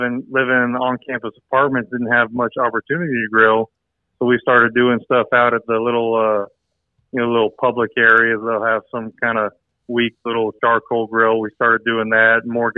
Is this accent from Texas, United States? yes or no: yes; Texas, United States; So that is something that I, growing up in Texas, been around barbecue my whole life.